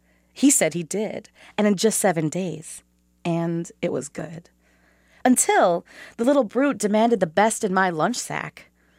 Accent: Mankato, Minnesota, United States; from Mankato, Minnesota.

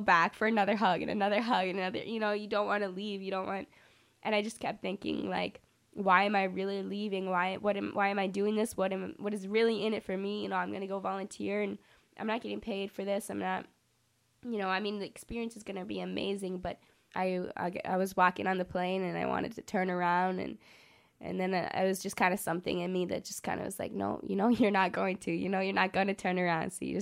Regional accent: Illinois, United States; I'm from Cook County.

